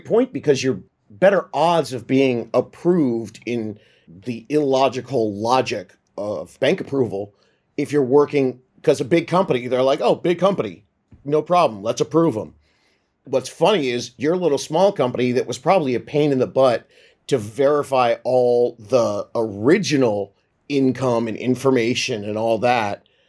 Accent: California, United States; I'm from SoCal.

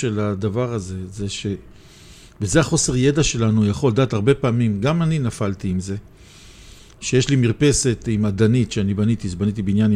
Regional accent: Jerusalem, Jerusalem District, Israel; אנחנו ירושלמים, אני ירושלמי

